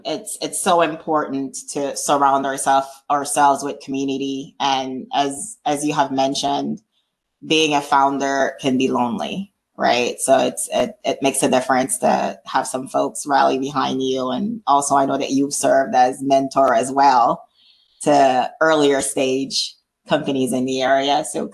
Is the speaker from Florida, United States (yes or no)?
yes; Florida, United States; we're both Florida kids. We grew up in Florida, went to school there